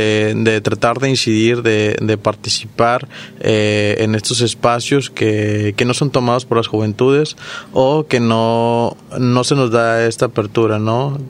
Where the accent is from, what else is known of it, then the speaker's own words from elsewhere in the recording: Tomatlán, Jalisco, Mexico; also born or lived in Puerto Vallarta; vengo del municipio de Tomatlán. De aquí a Vallarta me fui a los 5 años. A los 17 regreso aquí a Vallarta nuevamente a entrar a la licenciatura.